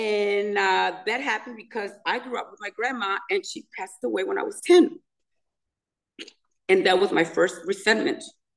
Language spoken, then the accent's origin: English; Chicago, Illinois, United States; So I'm from Chicago